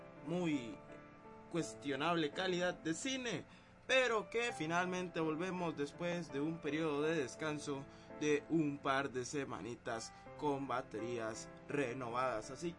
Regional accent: Costa Rica; estamos algunos aficionados que escribimos para páginas importantes en el país, o en mi país, por lo menos Costa Rica.

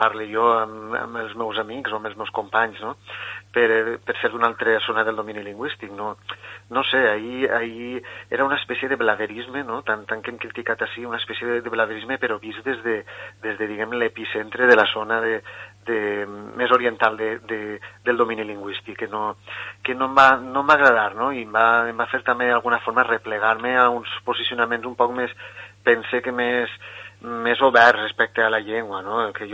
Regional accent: Cocentaina, Valencian Community, Spain; also born or lived in Barcelona / Girona; jo soc de Cocentaina

